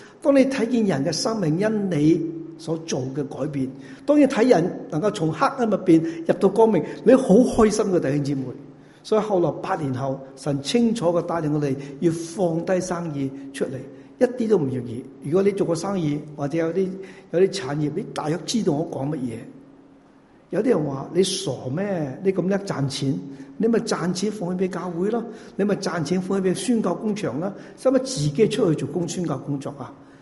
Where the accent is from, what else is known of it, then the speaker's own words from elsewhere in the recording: Vietnam; moved away as an adult; now in United States; 我是越南的华侨啊，我早期70年我哋就到咗美国读书，